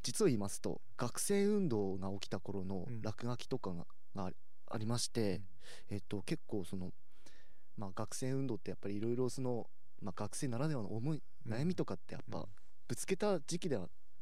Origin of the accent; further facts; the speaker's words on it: Hirosaki, Aomori, Japan; 僕実は言うとまあ弘前出身なんですけれども、